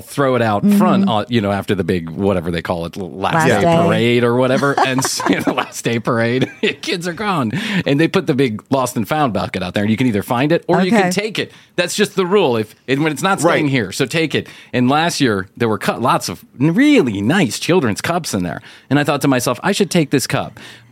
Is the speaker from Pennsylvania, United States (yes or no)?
no; Chicago, Illinois, United States; born or raised there